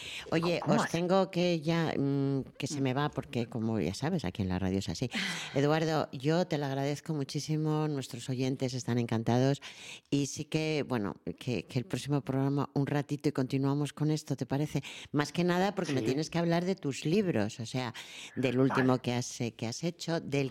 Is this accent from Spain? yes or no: yes; Castile, Spain; yo, que soy castellana y soy de tierra, de buen vino y buen aceite